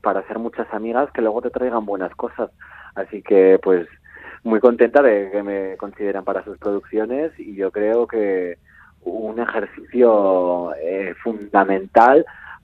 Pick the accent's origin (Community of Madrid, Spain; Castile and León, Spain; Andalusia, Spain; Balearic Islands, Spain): Balearic Islands, Spain; Magaluf; Porque yo me crié en Magaluf, entonces eso era mi pan de cada día.